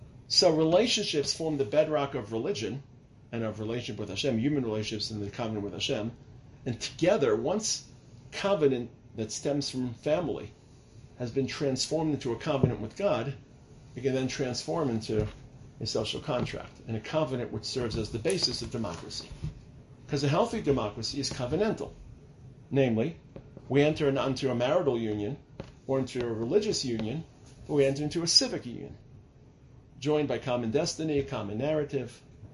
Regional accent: United States; So, for example, I'm an American, so excuse my homieism

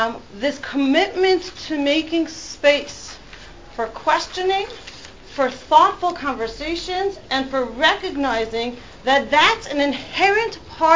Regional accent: Crown Heights, New York, United States; I grew up in Lubavitch, I grew up in Crown Heights

